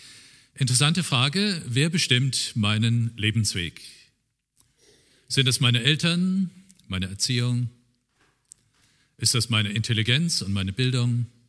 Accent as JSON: {"language": "German", "town": "Oberursel", "region": "Hesse", "country": "Germany", "said": "Und ich stamme aus Oberursel im Taunus, da sind viele hingefahren, haben ihn angehört."}